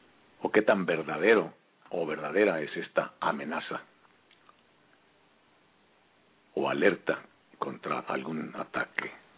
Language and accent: Spanish; Michoacán, Mexico; Que viva mi tierra, Michoacán.